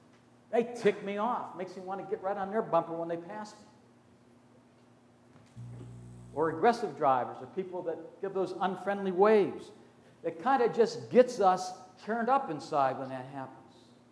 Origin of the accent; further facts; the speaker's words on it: Pennsylvania, United States; I grew up in Western Pennsylvania, and so we would not have said in a kind of a formal way, stinking thinking.